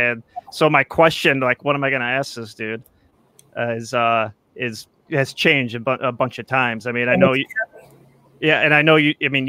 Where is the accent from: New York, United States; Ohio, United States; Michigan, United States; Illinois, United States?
New York, United States; Buffalo; Oh, and to disappoint you, I'm from Buffalo, by the way.